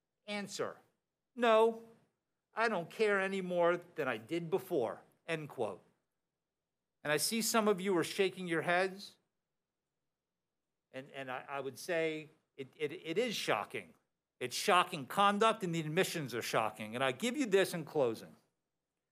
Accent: Fort Lauderdale, Florida, United States; I'm also a proud Floridian. I grew up down here. I grew up in Fort Lauderdale. So don't hold my Yankee-ness against me.

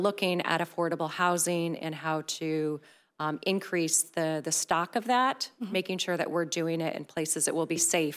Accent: Florida, United States; I come from the Tampa Bay region where we have a regional resilience coalition

